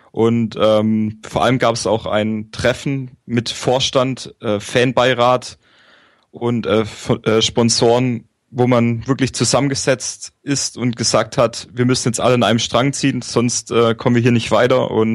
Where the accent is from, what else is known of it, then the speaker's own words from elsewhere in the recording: Aalen, Baden-Württemberg, Germany; ich bin 24 Jahre alt, ich bin gebürtig aus Aalen